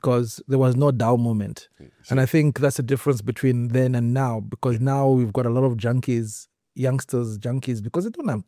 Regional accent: Kitwe, Copperbelt, Zambia; I was born in Kitwe at the Nkana Hospital.

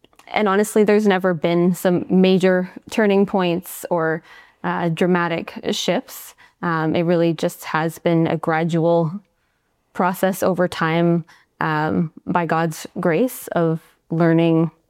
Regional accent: Peterborough, Ontario, Canada; now in Kitchener, Canada; We live in Kitchener, quite close to the Kitchener site, to Cambie. I'm originally from Peterborough, and that's where all of my family is.

